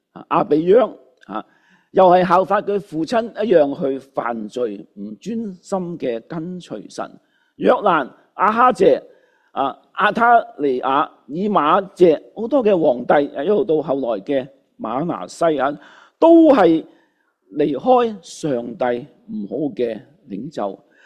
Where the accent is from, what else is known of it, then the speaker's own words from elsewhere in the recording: Canada; 好像今天2025年我们加拿大人渴望一样